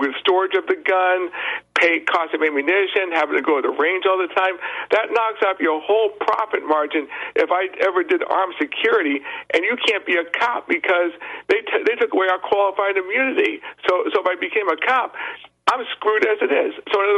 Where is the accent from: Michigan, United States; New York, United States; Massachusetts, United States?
Massachusetts, United States; But seriously, I come from Massachusetts. I'm 52 years old.